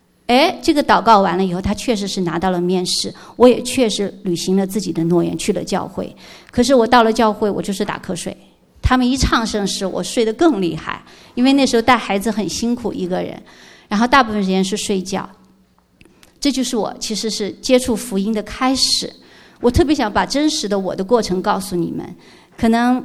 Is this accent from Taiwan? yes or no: no; Japan; 就是有地震的地方，因为我从日本来，可是神却把我们送来了这里。